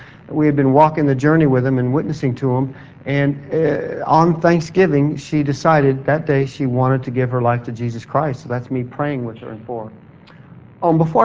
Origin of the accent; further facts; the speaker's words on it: San Bernardino, California, United States; We come from Southern California, and we grew up in San Bernardino area, and we lived almost next door to one another, or back to back, and we started dating.